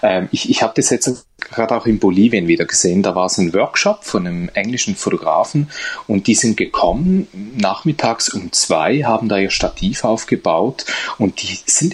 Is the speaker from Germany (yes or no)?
no; Switzerland; ich habe in einer Pizzeria bei uns in der Schweiz, im Nebenstübchen, habe ich da für ein paar Franken am Abend einen Raum gemietet